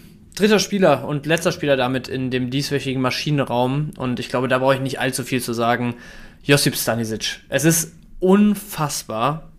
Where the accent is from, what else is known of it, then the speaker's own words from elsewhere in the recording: Dortmund, North Rhine-Westphalia, Germany; als Dortmunder